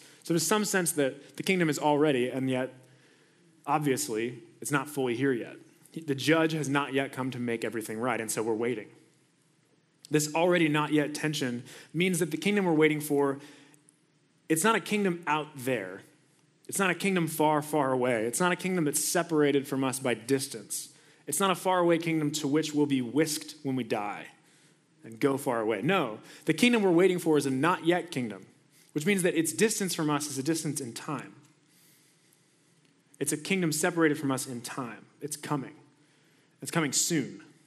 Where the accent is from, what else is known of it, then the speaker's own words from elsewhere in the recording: Houston, Texas, United States; I'm from Houston originally. So I grew up in the South, which means that I didn't know that pothole season was a thing.